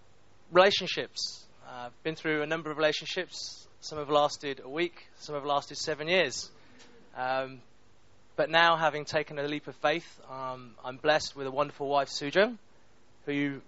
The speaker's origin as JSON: {"language": "English", "country": "United Kingdom", "said": "I'm British but ethnically Chinese."}